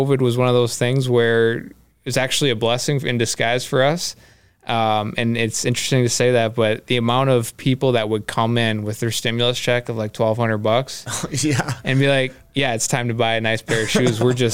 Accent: Rochester, Minnesota, United States; born and raised in Rochester, Minnesota. I went to high school at Century

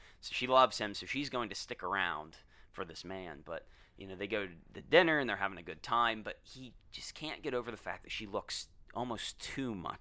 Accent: Kansas, United States; I don't know. I'm from Kansas. I talk like I'm from Brooklyn.

